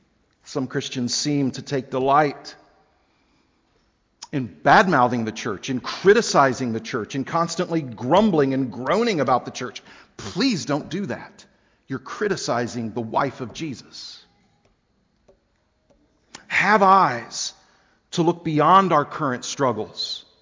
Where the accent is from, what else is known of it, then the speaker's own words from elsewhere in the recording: Houston, Texas, United States; now in Philadelphia, United States; You know, funny, growing up in Houston and living in Philadelphia, I never heard anybody say that.